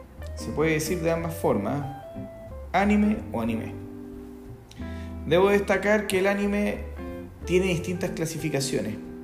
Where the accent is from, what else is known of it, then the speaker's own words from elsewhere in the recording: Chile; para los que no saben, soy chileno. Y los chilenos de repente tenemos pegada esa monetilla maldita